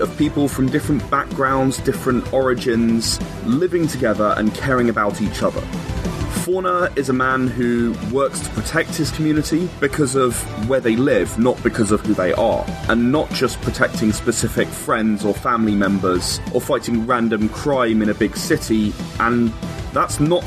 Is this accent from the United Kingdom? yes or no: yes; England, United Kingdom; As some of the listeners may be able to notice from my accent, I'm actually from England.